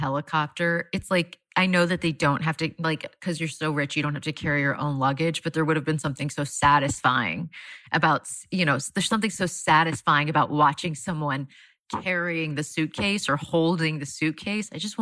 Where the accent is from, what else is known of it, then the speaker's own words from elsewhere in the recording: Florida, United States; I think it's because I'm from Florida.